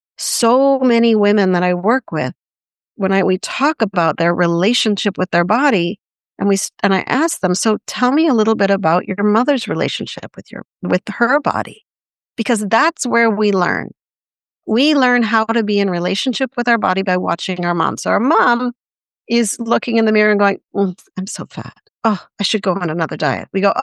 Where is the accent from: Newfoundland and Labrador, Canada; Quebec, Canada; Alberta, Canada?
Quebec, Canada; Montreal; I grew up in Montreal, and there's a French saying, je me sens bien dans ma peau.